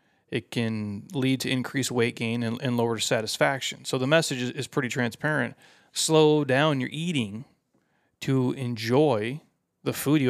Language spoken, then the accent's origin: English; Minnesota, United States; I'm from Minnesota originally, and I've hated the cold my whole life.